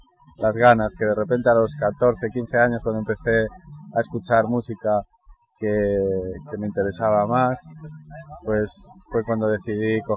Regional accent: Galicia, Spain; ya que vengo de Galicia y traigo también mi música allí.

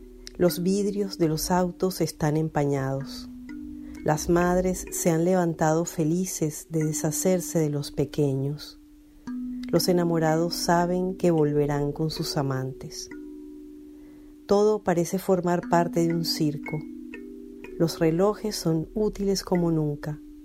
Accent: Caracas, Capital District, Venezuela; born there; nací en Caracas, en Venezuela.

